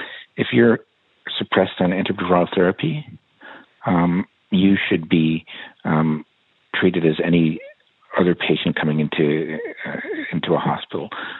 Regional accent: Long Island, New York, United States; I lost my cousin, who basically I grew up around the corner from in my neighborhood growing up on Long Island

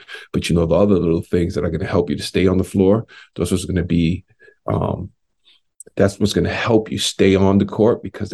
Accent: New York, United States; I'm a huge New York Knicks fan, born and raised in New York.

